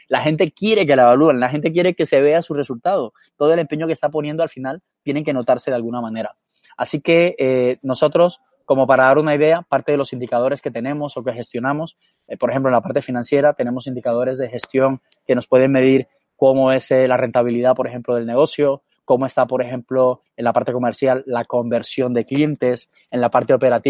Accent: Santa Marta, Magdalena, Colombia; now in Spain; yo personalmente soy colombiano, ¿eh? Soy de Santa Marta. Entonces, conozco esta experiencia porque he tenido trabajos allí antes de vivir en España.

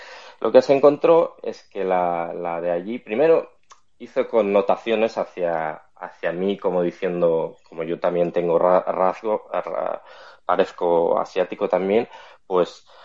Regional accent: Ukraine; Yo desde mi punto de vista, como ucraniano

